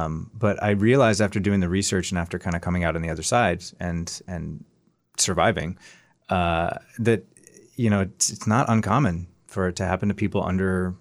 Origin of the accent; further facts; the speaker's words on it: Massachusetts, United States; moved away as an adult; I grew up in Massachusetts. I was in my early 20s, and I just felt like I couldn't grow.